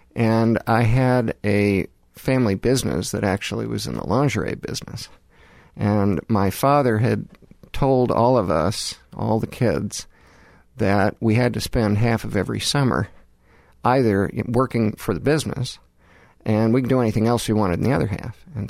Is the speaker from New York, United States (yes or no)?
yes; Manhattan, New York, United States; I'm from Manhattan, but went south for quite some time, from Manhattan to Princeton to Duke Medical School, and then kept going to do pediatric cardiology in Houston, Texas.